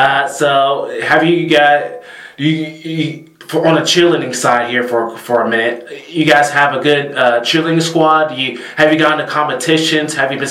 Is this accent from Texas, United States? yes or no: no; Stockbridge, Georgia, United States; now I'm originally from the South, state of Georgia, Atlanta, but I was born and raised in Stockbridge, Georgia, which is 30 minutes away from Atlanta.